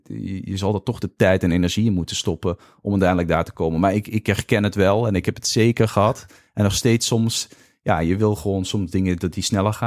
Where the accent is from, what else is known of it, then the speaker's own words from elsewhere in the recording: Netherlands; Ik denk dat wij als Nederlanders zijn nog steeds ook wel echt veel succesvolle ondernemers.